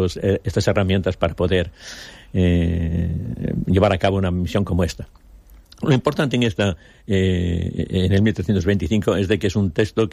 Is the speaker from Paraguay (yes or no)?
no; Asturias, Spain; also born or lived in Extremadura; now in Benidorm, Spain; aunque yo nací en Extremadura y ya muy de niño, fui a Asturias y allí ya en la Universidad de Oviedo pasé toda mi vida profesional